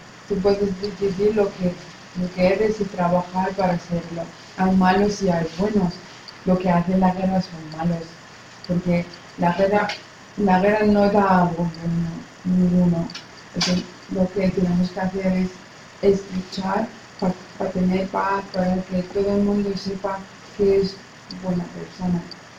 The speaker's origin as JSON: {"language": "Spanish", "country": "Iraq", "second_language": "Spanish", "said": "Somos de Irak. ¿Alguien sabe dónde está Irak?"}